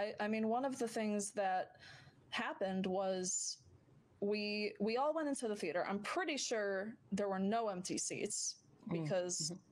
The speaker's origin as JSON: {"language": "English", "region": "New York", "country": "United States", "tie": "born or raised there", "lives_now": "California, United States", "said": "I grew up in New York, not the city, but in New York. And I've always hated the cold. And now I live in California."}